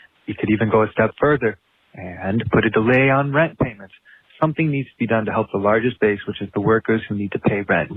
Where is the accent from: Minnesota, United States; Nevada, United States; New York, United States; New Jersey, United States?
Minnesota, United States; Minneapolis; I'm from Minneapolis, Minnesota.